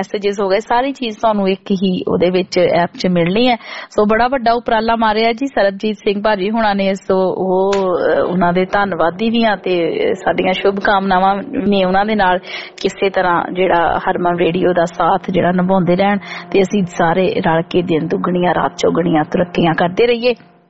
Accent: Punjab, India; ਉਹਨਾਂ ਚੀਜ਼ਾਂ ਦੀ ਜਿਹੜੀ ਅਸੀਂ ਪੰਜਾਬ ਦੇ ਵਿੱਚ ਬਚਪਨ ਚ ਮਾਣਿਆ ਕਰਦੇ ਸੀ

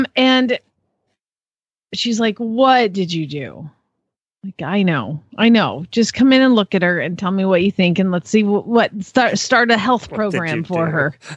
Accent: Phoenix, Arizona, United States; from Phoenix, Arizona

